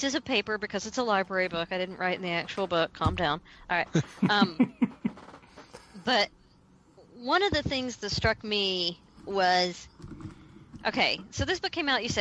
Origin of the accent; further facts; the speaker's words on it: Knoxville, Tennessee, United States; From my hometown of Knoxville, Tennessee.